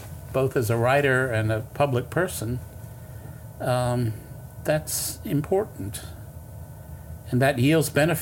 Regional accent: Raleigh, North Carolina, United States; I was in Raleigh, my sister's hometown, my hometown, and I was doing readings

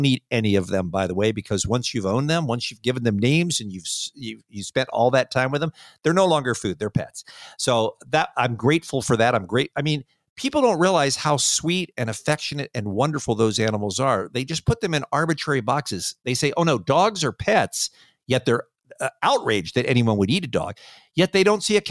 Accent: United States; accent: American; And my accent doesn't help either. There's nobody out there who goes, ooh, American accents are so cute.

